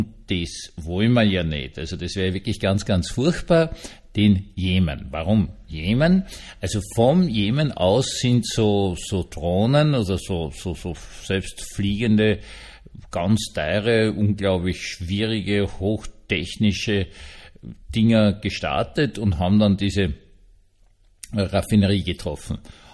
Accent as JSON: {"language": "German", "country": "Austria", "said": "Und wenn du so als Österreicher oder wahrscheinlich auch Deutscher, Schweizer, Niederländer, was auch immer sie sind"}